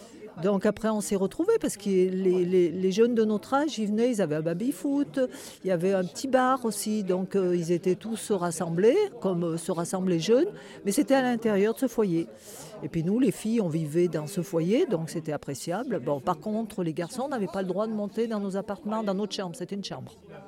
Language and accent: French; Saint-Marcellin, Auvergne-Rhône-Alpes, France; Je venais pas du tout, je n'habitais pas à Grenoble, je venais du bas du Dauphiné sur la région de Saint-Marcelin.